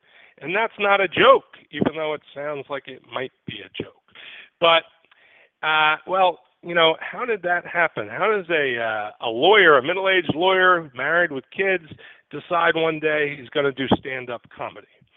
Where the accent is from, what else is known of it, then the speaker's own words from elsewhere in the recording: Mamaroneck, New York, United States; my first professional comedy show on July 30th at Molly Spillane's in Mamaroneck, New York, my hometown